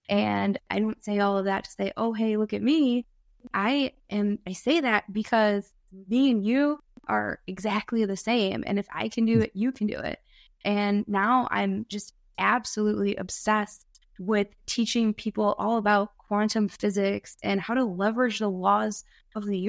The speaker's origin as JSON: {"language": "English", "region": "Michigan", "country": "United States", "tie": "born or raised there", "said": "I grew up just outside of Detroit in the suburbs."}